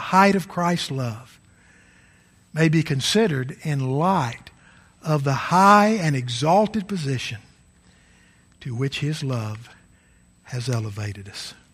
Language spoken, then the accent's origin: English; Tennessee, United States; in gospel meetings growing up around West Tennessee.